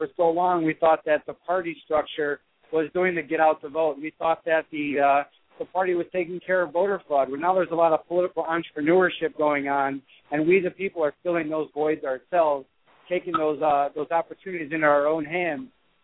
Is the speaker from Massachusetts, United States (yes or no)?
no; Rockford, Illinois, United States; I'm originally from Rockford, 815. But I live down in Florida now